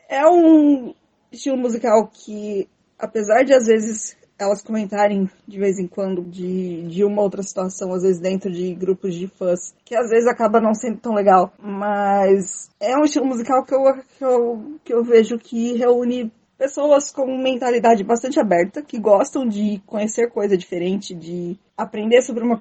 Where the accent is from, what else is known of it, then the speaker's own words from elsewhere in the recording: São Paulo, Brazil; accent: interior of São Paulo; eu senti mais que o meu sotaque do interior de São Paulo apareceu bem mais que no primeiro.